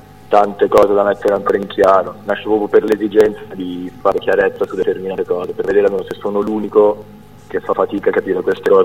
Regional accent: Lombardy, Italy; 23 anni, vengo dalla provincia di Monza

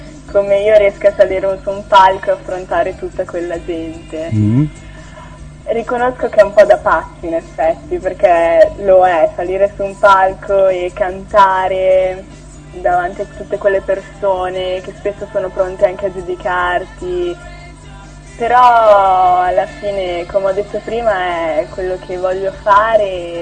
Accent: Imola, Emilia-Romagna, Italy; also born or lived in Castel San Pietro Terme; now in Forlì, Italy; sono nata a Castel San Pietro Terme, però fin da piccola ho sempre vissuto a Imola e da circa 8 anni mi sono trasferita a Forlì.

